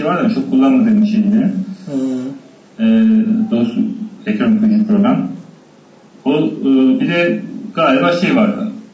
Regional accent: İzmir, Turkey; also born or lived in Muş; Muş'ta doğdum, işte babamlar falan Artvinli, işte ben İzmir'de büyüdüm, daha çok İzmir Körler Okulu'nda okudum. Liseyi falan da hep İzmir'de okudum.

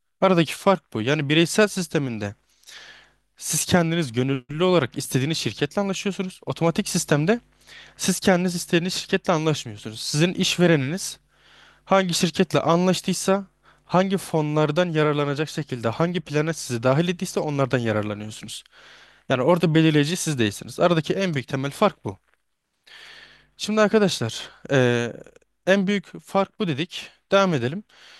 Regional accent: Şehitkamil, Gaziantep, Turkey; born there; 26 Nisan 2002 Şehitkamil Gaziantep doğumluyum.

